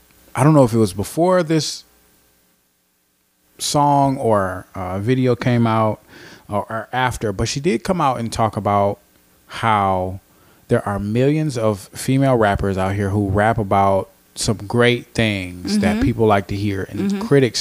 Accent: Cleveland, Ohio, United States; because I'm from Cleveland. I'm not from the Bronx.

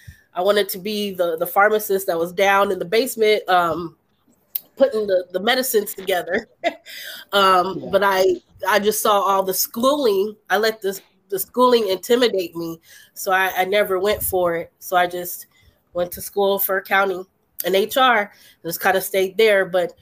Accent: Indianapolis, Indiana, United States; I grew up in Indianapolis, Indiana, after the whole, after they moved all the car factories out of the Midwest.

